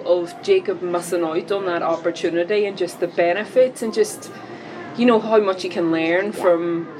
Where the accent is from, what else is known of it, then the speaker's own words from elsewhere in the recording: Northern Ireland, United Kingdom; I'm from Northern Ireland.